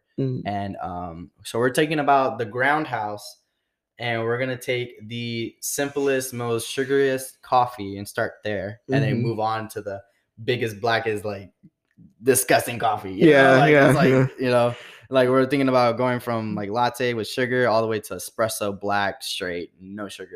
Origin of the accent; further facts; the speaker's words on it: Houston, Texas, United States; Like being a Houston kid, you mm-hmm. know, growing up in Houston